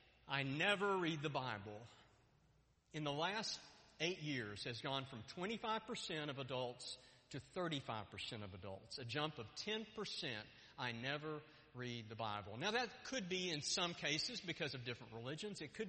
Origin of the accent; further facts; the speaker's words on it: Dallas, Texas, United States; Even the hoodlums that I grew up with in Oak Cliff